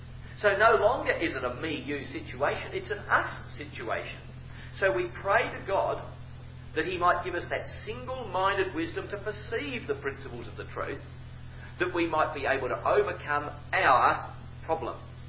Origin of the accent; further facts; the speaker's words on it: Australia; I come from Australia and I see an ecclesial way of life in Australia